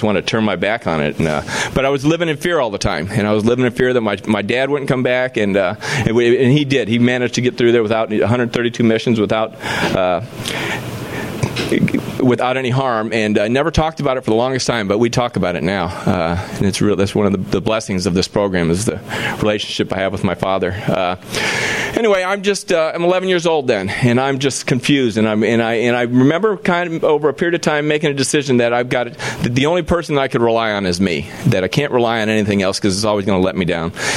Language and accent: English; Hawaii, United States; born or raised there; also born or lived in Chicago